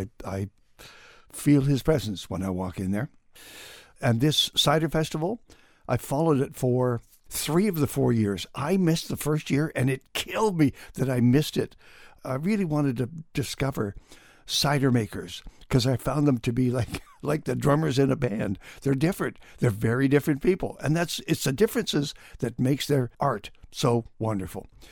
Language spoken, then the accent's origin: English; North Vancouver, British Columbia, Canada; when I grew up in North Vancouver